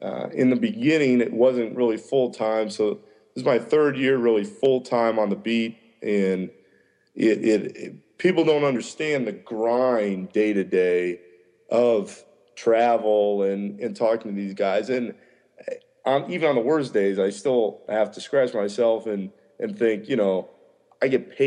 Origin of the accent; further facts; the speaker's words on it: Orlando, Florida, United States; growing up in Orlando like I did, he was beloved in Florida